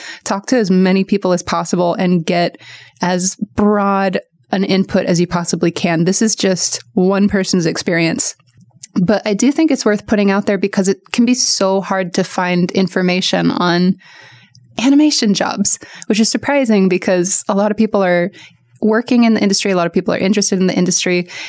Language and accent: English; Portland, Oregon, United States; growing up in Portland, thinking that art was a nice hobby, but would never make me any money.